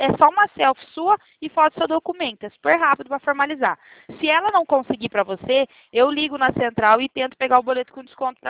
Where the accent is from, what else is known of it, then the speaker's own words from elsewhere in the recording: Limeira, São Paulo, Brazil; Eu sou de Limeira.